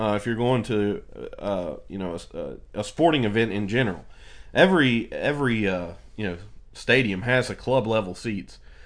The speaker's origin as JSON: {"language": "English", "region": "West Virginia", "country": "United States", "said": "since we're from West Virginia"}